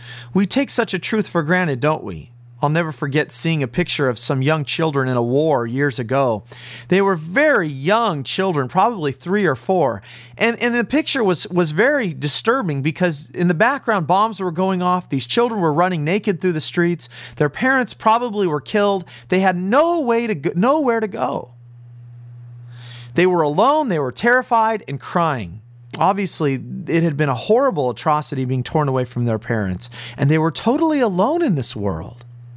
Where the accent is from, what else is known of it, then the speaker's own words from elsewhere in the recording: California, United States; I remember growing up in California